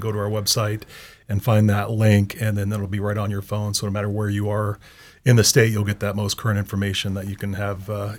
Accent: Anchorage, Alaska, United States; now in Mat-Su Valley, United States; Yeah, I was born and raised in Alaska and grew up on the Anchorage hillside

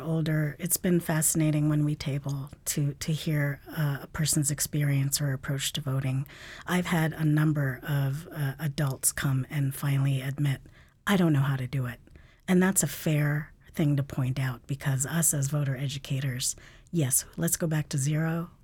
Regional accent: Alaska, United States; born there; We did not even get the right to vote until 9 years before I was born here in Alaska.

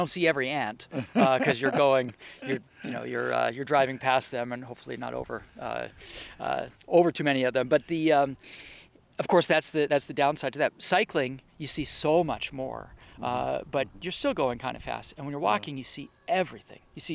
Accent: New Hampshire, United States; I grew up in New Hampshire, in northern New Hampshire, mm-hmm. pretty close to the Quebec border.

